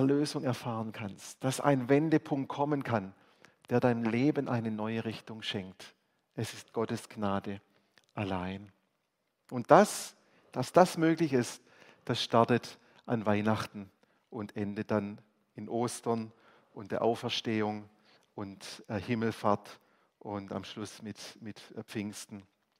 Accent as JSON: {"language": "German", "town": "Stuttgart", "region": "Baden-Württemberg", "country": "Germany", "said": "Ich habe in einer anderen Stadt gelebt. Also ich komme aus Stuttgart, habe in Mainz studiert."}